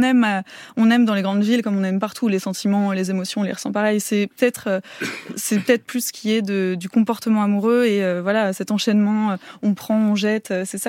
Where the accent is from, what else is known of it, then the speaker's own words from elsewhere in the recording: Auvergne-Rhône-Alpes, France; now in Paris, France; Déjà moi j'ai grandi en Haute-Savoie, donc rien à voir avec Paris